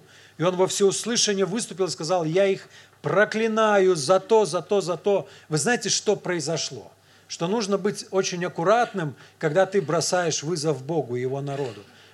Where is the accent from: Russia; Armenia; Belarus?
Belarus; мы, белорусы, уже сколько кризисов пережили